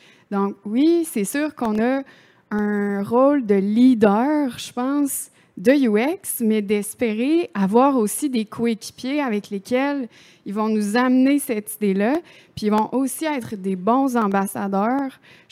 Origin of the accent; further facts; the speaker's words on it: Quebec, Canada; Je viens de la Beauce, moi-là.